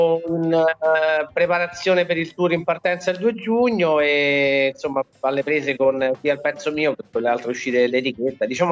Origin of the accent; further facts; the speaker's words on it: Rome, Lazio, Italy; ed è anche di Roma, anche lui, cioè anche me